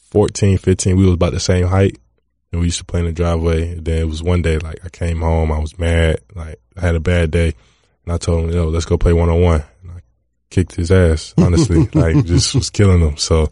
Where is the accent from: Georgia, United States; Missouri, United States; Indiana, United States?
Georgia, United States; Atlanta; It was great. You know, I grew up in the suburbs, kind of. I went to school in the city. Great city. My favorite city.